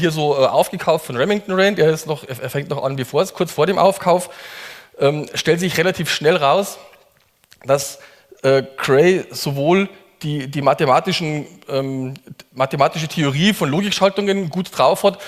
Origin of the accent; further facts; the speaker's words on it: Munich, Bavaria, Germany; ich komme aus Bayern, aus München, wie man hört, oder eigentlich ein bisschen südlicher von München noch.